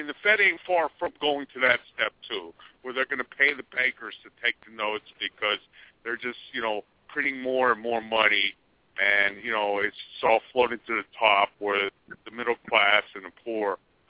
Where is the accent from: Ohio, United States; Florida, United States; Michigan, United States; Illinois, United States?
Florida, United States; I'm not from Texas. I'm from Florida.